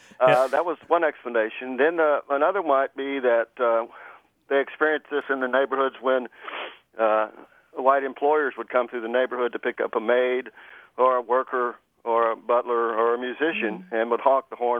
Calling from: Cleburne, Texas, United States; Fort Worth, Texas. Actually, right outside Fort Worth, down in Cleburne, Texas.

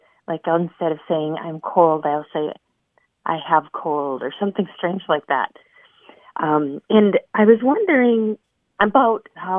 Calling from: Wisconsin, United States; I'm calling from Wisconsin.

